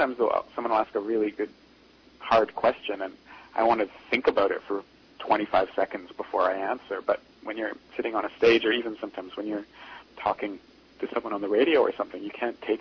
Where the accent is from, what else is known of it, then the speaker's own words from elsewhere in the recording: Canada; in Canada is a smaller country, and I am Canadian